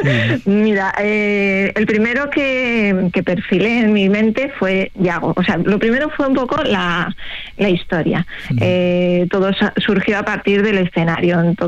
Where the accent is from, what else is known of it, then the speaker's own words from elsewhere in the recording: Madrid, Community of Madrid, Spain; now in Tarragona, Spain; yo soy de Madrid, pero sí, vivo en Tarragona, vivo por la zona del Delta del Ebro, en un pueblo muy chiquitito que está pues ahí pegado cerca de la playa, se llama Les Montails.